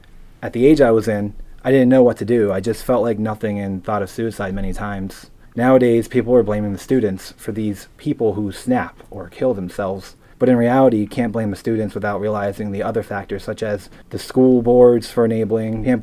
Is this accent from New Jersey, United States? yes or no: yes; New Jersey, United States; also born or lived in Massachusetts; where I grew up in South New Jersey, high school in Central Massachusetts.